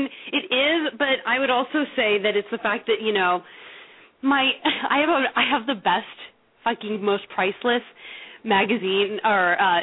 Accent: Arizona, United States; also born or lived in Germany; I'm from Arizona. I went to UCLA. I studied in France for a little while, and then I lived in Germany after college

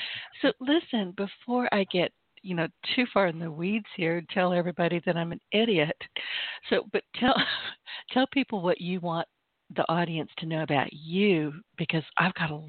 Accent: San Francisco, California, United States; now in US South; I'm laughing because I am in the South, so I know what you're talking about. I came from San Francisco to the South, so I get it.

